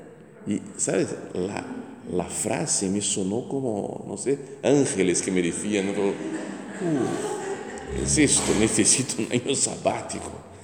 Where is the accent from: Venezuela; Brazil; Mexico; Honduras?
Brazil; Spanish is a second language; Soy de Brasil, brasileño